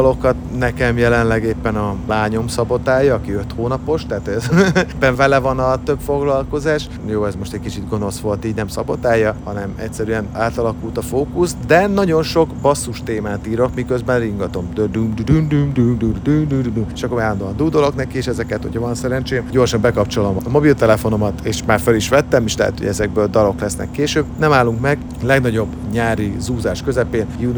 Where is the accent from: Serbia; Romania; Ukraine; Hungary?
Serbia; Vojvodina; Én vajdasági vagyok, tehát hogy ebből a határon túli per anyaországi dologból azért szerencsére van némi merítésem.